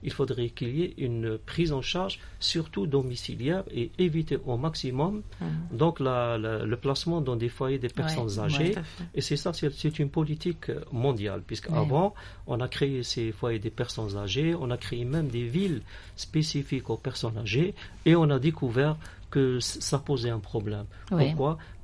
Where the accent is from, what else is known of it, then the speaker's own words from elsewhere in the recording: Algeria; chez nous en Algérie, nous avons cet avantage